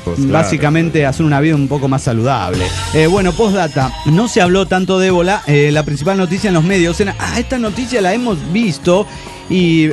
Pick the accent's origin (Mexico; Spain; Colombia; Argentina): Mexico; Matehuala, San Luis Potosí; Y ustedes dijeron justo que era de mi pueblo, Matehuala.